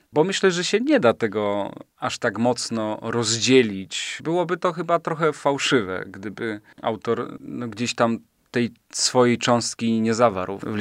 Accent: Pleszew, Greater Poland Voivodeship, Poland; jego miejscem jest moje rodzinne miasto Pleszew, ale te miejsca to są takie miejsca, które ja zapamiętałem z dzieciństwa

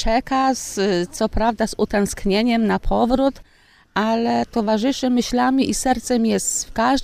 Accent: Grodzisk Wielkopolski, Greater Poland Voivodeship, Poland; Też pochodzę z Grodziska Wielkopolskiego.

